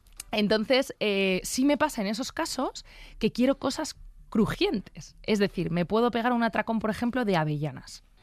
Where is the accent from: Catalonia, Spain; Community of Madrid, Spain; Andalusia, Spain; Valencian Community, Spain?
Community of Madrid, Spain; Aranjuez; Yo me crié en Aranjuez, que sabes que tiene una huerta maravillosa. Yo siempre presumo de que es un poco más, porque yo me he criado en el Cortijo de San Isidro, que es, claro, es como una pedanía